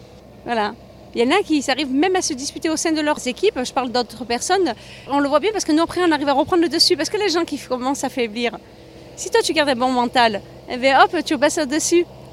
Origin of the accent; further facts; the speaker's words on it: Marseille, Provence-Alpes-Côte d'Azur, France; moi, je suis de Marseille.